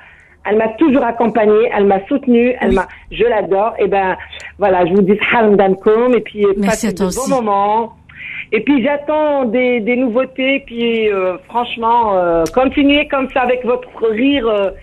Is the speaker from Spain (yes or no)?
no; Algeria; moi je suis algérienne